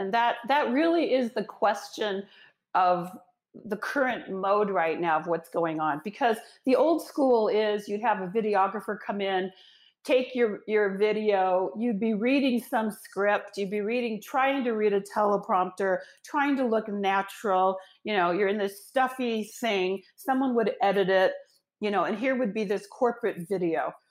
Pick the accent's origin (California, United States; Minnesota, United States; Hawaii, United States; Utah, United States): California, United States; Los Angeles; Yeah, I was born in Hollywood, Los Angeles. You know, I grew up in a really entertainment capital.